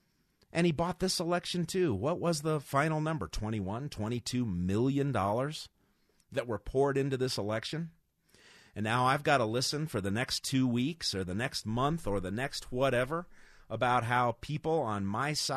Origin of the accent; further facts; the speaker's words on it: Colorado, United States; my home state, my original state, my native state, Colorado.